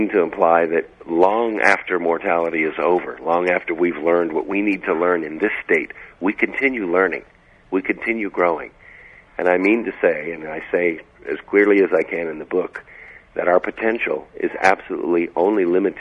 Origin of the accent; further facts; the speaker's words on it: Tennessee, United States; Growing up in Middle Tennessee, there weren't a lot of medical professionals that moved there